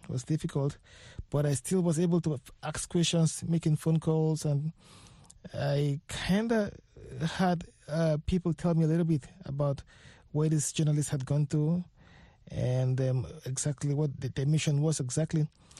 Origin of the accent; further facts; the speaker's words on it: Nigeria; now in Abuja, Nigeria; Nigeria, okay. And I'm based in Abuja.